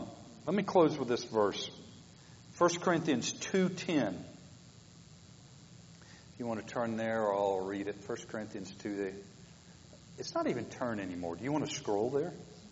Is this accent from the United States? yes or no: yes; the South, United States; I'm from the South. We would have got a bunch of guys.